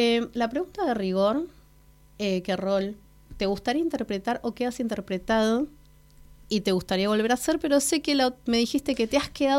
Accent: Ingeniero Maschwitz, Buenos Aires Province, Argentina; Yo soy de allá, de Zona Norte, Ingeniero Maschwitz.

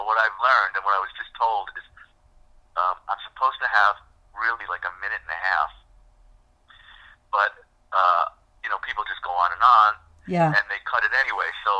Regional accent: Bronx, New York, United States; I'm a New York guy. I grew up in the Bronx

